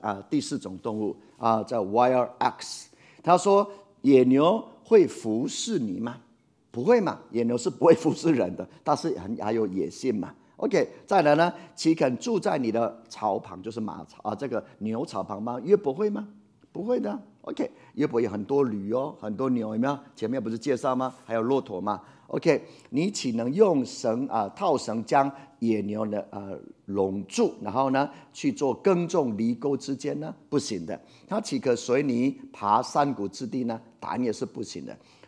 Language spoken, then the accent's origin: Chinese; Puli, Nantou County, Taiwan; 以前我在埔里长大，跟水牛一起、泡在水里面游泳、长大的